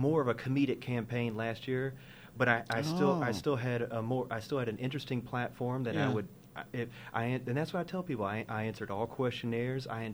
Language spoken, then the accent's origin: English; Nashville, Tennessee, United States; I'm from Nashville.